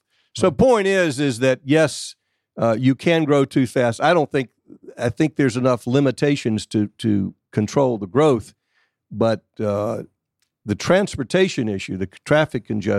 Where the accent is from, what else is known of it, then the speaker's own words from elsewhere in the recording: Roswell, United States; I grew up in Roswell. I'm a little older than you are, 67 now.